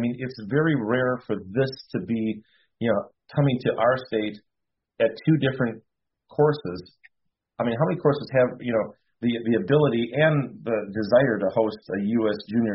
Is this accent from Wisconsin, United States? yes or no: yes; Wisconsin Rapids, Wisconsin, United States; It's kind of like I would equate it to when I was growing up in Wisconsin Rapids